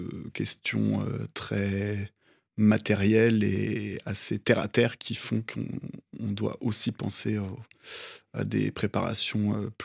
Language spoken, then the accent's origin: French; France; en tant que Français, on a plutôt un sentiment parfois inverse